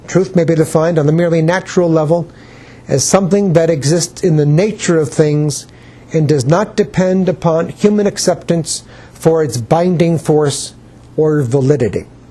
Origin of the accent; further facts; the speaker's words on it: Northeast, United States; I'm from the Northeast, but I simply don't like the cold.